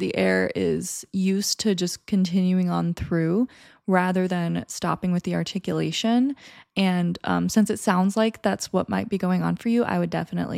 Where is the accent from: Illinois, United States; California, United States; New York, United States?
Illinois, United States; And I am also from Illinois, so let's go Illinois.